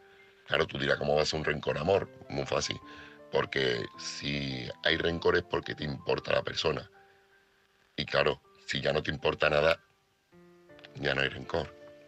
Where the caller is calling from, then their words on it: Seville, Andalusia, Spain; corresponsal de Sevilla